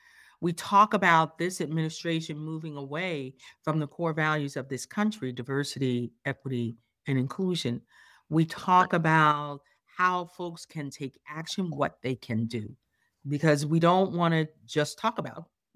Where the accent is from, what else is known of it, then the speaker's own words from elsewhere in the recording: Pennsylvania, United States; locals in my home state of Pennsylvania